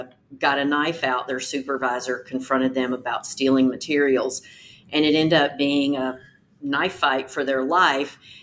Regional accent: the South, United States; You know, I'm from the South. We say police.

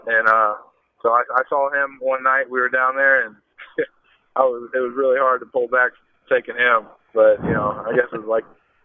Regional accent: Indianapolis, Indiana, United States; I mean, I was born and raised in Indianapolis.

